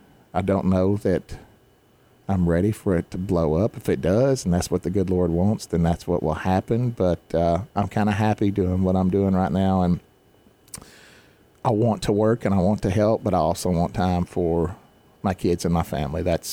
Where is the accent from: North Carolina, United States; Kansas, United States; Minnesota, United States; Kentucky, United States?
Kentucky, United States; Glasgow; But Glasgow's my hometown. I always wanted to work and benefit the people here.